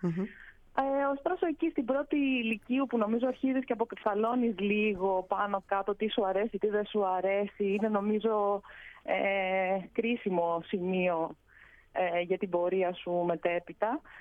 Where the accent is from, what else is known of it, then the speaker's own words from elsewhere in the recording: Rhodes, South Aegean, Greece; η καταγωγή της μητέρας από τα Δωδεκάνησα μας οδήγησε οικογενειακώς στη Ρόδο, οπότε από μικρό παιδί μεγάλωσα και πήγα σχολείο στη Ρόδο. Mm-hmm. Οπότε στην καρδιά μου είμαι ροδίτισσα